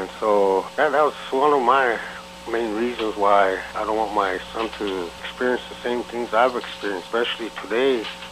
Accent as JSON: {"language": "English", "region": "South Dakota", "country": "United States", "said": "I'm Lakota, originally from South Dakota."}